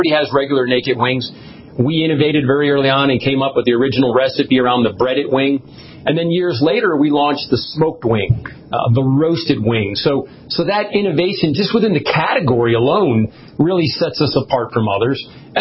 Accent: New Jersey, United States; my family owned an Italian deli growing up in New Jersey

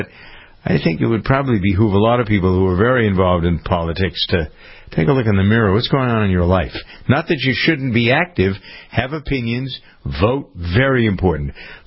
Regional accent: Framingham, Massachusetts, United States; my friend who's chairman of the city council in my hometown of Framingham.

